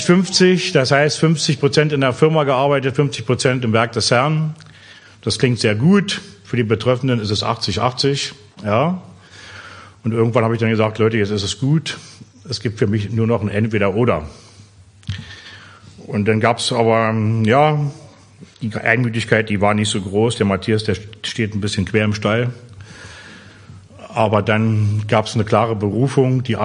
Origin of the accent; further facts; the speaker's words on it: Oranienburg, Brandenburg, Germany; Ich stamme ursprünglich, ihr werdet es also in meinem Slang merken, ich bin kein Sachse, ich bin ein Preuße. Ich stamme also ursprünglich aus Oranienburg.